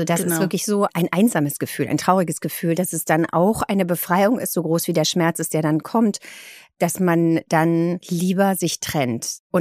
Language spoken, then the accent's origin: German; Berlin, Germany; als Berlinerin